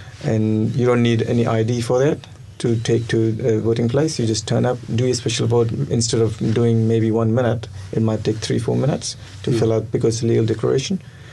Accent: India; one of my favourite foods is actually, believe it or not, even though I'm Indian, is not Indian.

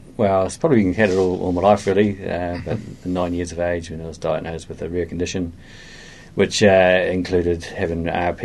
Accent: Mataura, Southland, New Zealand; Well, I'm from Matera originally, so from Southland originally area, so I've always lived here, been up to around a bit in the new supermarket industry and come down here and start a family in 2000. So I've been here for a wee while.

